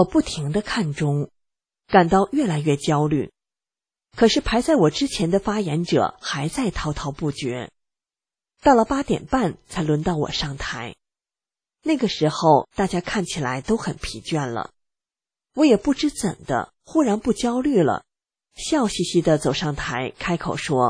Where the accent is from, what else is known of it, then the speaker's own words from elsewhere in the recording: China; 我来自中国大陆，在接触西方主流社会之前，一直没有意识到自身的党文化